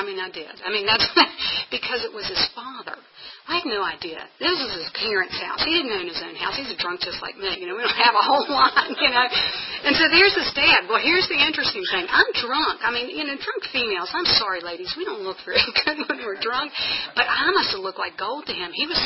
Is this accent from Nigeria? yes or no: no; United States; I'm from Nelson County, or was it living in Nelson County then